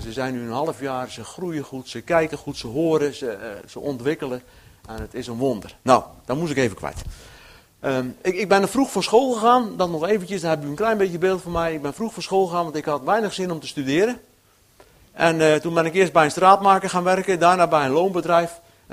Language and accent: Dutch; Dordrecht, South Holland, Netherlands; moved away as an adult; now in Friesland, Netherlands; ik kom oorspronkelijk uit Dordrecht. Ja, niet vanmiddag, maar oorspronkelijk. Ja, zo'n 10 jaar geleden zijn wij naar Friesland komen verhuizen in verband met het werk in de gemeente. En, dus ik ben een Hollander.